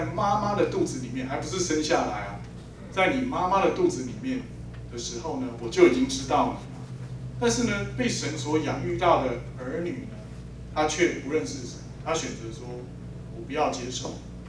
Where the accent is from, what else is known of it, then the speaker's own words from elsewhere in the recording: China; 我们中国人是很有智慧的